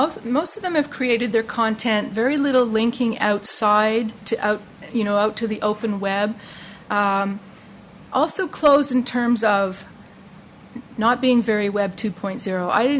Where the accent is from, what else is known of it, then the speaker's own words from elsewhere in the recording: Canada; I'm from University of Pittsburgh, but I'm a Canadian